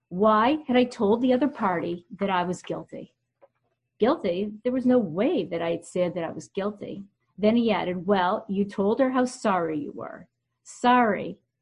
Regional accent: Canada; accent: Canadian; they still lovingly tease me about my Canadian accent and how I spell certain words.

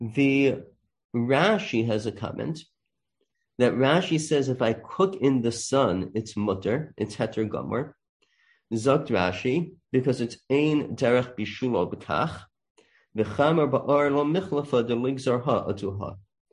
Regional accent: New York, United States; There are pizza places. I grew up in the Five Towns.

